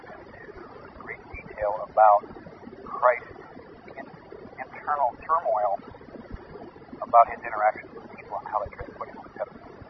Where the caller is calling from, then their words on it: Washington, United States; Eastern Washington.